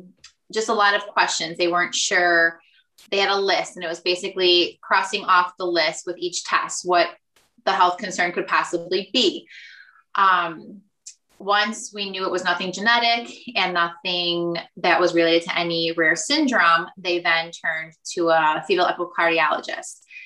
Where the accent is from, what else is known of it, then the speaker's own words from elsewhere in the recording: Bloomingdale, Illinois, United States; now in Elgin, United States; I am from Bloomingdale.